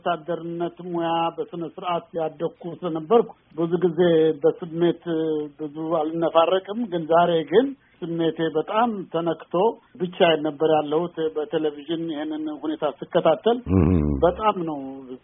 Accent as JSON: {"language": "Amharic", "country": "Eritrea", "tie": "born or raised there", "said": "አገረ ገዢ ሆኜ ኤርትራ ተመለስኩኝ። ያ ደግሞ ልዩ ስሜት ነበር። ምክንያቱም ከ18 አመት በኋላ እንደገና ጁኒየር ኦፊሰር ሆኜ ያደኩበት ሀገር"}